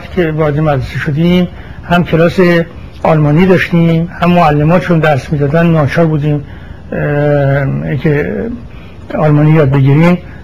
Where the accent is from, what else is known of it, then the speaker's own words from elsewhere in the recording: Tehran, Tehran Province, Iran; also born or lived in Kermanshah; من متولد 1300 هستم، 1300 خورشیدی. در کرمانشاه به دنیا آمدم از یک پدر و مادر همدانی و در تهران بزرگ شدم.